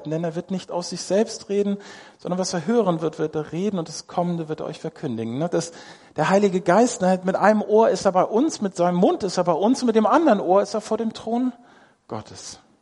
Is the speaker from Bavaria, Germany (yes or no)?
no; Hamburg, Germany; in Hamburg als Hamburger mit irgendwelchen Leuten zu leben, zu arbeiten